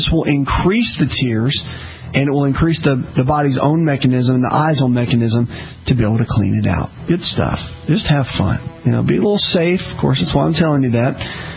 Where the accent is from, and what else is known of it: the South, United States